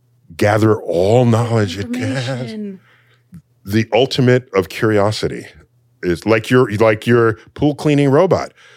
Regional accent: Bronx, New York, United States; For goodness, she grew up in Alaska, and I grew up in the Bronx.

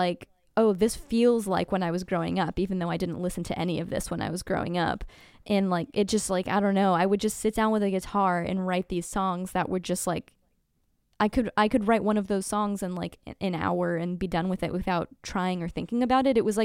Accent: Sacramento, California, United States; I grew up in California in Sacramento in the 90s.

